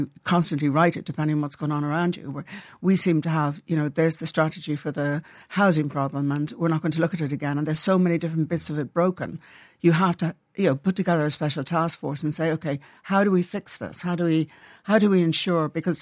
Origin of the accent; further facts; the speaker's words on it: Dublin, Leinster, Ireland; Yeah, and Henry Street was my, you know, my place to go because I grew up in the Phoenix Park.